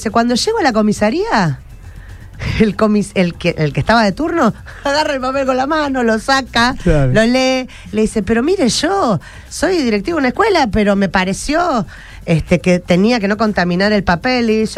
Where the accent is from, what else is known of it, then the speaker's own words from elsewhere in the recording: Argentina; se dio cuenta recién que somos argentinos, que estamos dentro del territorio nacional